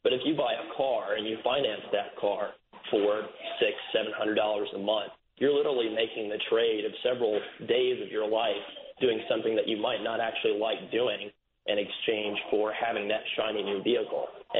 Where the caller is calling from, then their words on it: Reykjavik, Capital Region, Iceland; No, I'm just calling from Reykjavik, Iceland